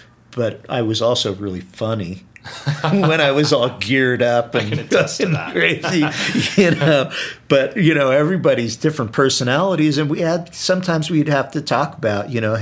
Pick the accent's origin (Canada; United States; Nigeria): United States; New Jersey; I'm from New Jersey.